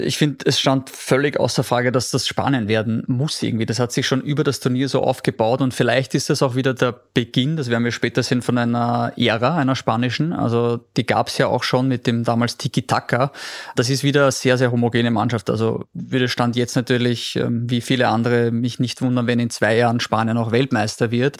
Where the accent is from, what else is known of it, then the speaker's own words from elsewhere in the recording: Austria; Es bleibt als Österreicher irgendwo dieses Wohlgefühl